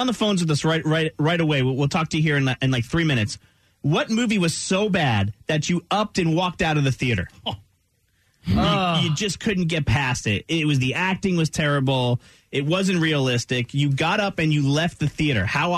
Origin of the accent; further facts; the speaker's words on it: New Jersey, United States; I learned this when I moved to Arkansas from New Jersey.